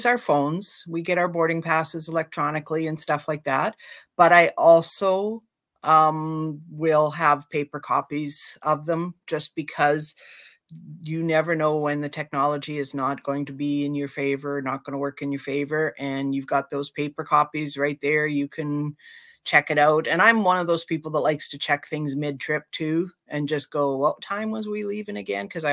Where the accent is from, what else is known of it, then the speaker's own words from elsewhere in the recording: Canada; because we're coming from Canada, we can't do that because they have to see our Canadian driver's license